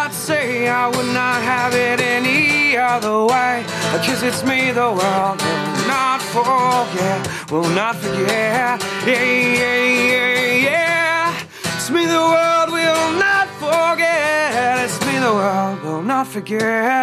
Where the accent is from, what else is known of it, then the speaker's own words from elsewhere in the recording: Canberra, Australian Capital Territory, Australia; Yeah, I grew up in Canberra.